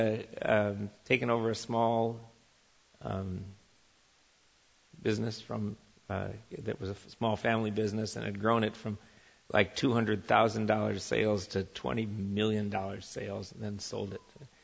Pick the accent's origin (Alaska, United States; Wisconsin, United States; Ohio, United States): Wisconsin, United States; Eau Claire; I worked in a paper mill in Eau Claire, Wisconsin, which was my hometown.